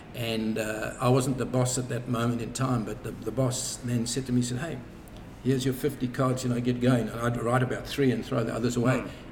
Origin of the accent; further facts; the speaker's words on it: Chililabombwe, Copperbelt, Zambia; moved away; I grew up in Africa, actually in a place called Chilila Bombwe, which is right on the Congo border in what was Northern Rhodesia's now Zambia. And it was idyllic.